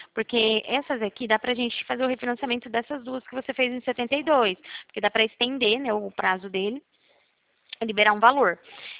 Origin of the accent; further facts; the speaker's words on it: Araçatuba, São Paulo, Brazil; Eu sou daqui de Araçatuba